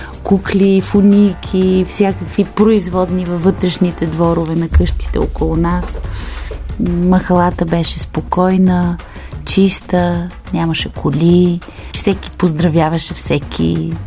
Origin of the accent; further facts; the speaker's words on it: Sofia, Sofia City, Bulgaria; София е моят роден град и ми е много мило и приятно, че всяка улица, всеки храст, всяко дърво ми напомня по нещо